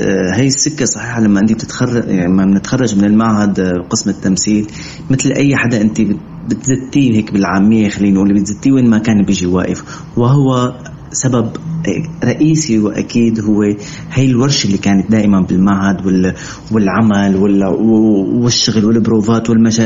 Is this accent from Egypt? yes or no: no; Syria; أنا ممثل سوري وأساسا أنا من الدراما السورية.